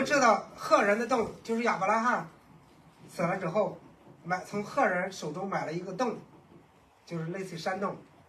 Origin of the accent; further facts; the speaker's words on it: China; 这就是我们中国也有这个传统。